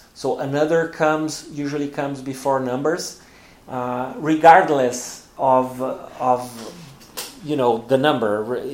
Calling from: Porto Alegre, Rio Grande do Sul, Brazil; English is a second language

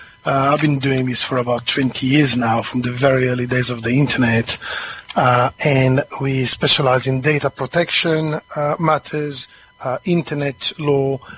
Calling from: East of England, United Kingdom; I'm calling from Essex today, dark and cloudy Essex.

